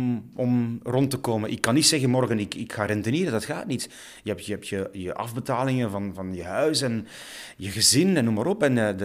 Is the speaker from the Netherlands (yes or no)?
no; Brussels area, Belgium; Ik ben in de buurt van Brussel opgegroeid. Ik ben perfect tweetalig.